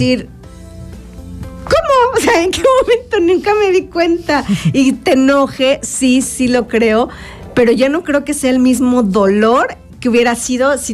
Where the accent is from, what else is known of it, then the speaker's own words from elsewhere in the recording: Mexico; la verdad es que culturalmente, como mexicanos, crecemos desde que crecemos